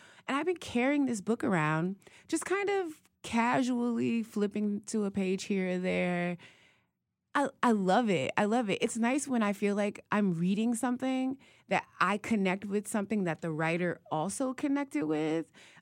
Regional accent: Ohio, United States; I'm not in the whole, well, I'm from Ohio and we don't even like Pennsylvania.

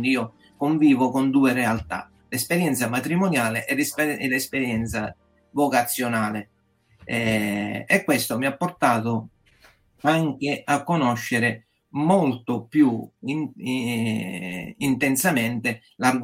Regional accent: Catania, Sicily, Italy; now in Parma, Italy; ho 48 anni a luglio, e quindi sono originario di Catania, però vivo dal 2020 a Parma, in Emilia-Romagna, per questioni di lavoro, un po' come tanti meridionali che espatriano dalla propria terra per motivi di di lavoro.

